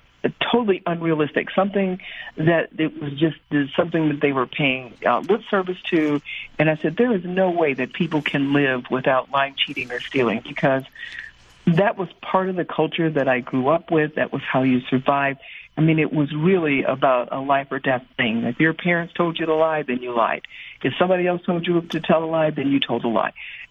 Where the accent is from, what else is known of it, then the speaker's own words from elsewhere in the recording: Detroit, Michigan, United States; You have to remember, I came from Detroit, a predominantly black community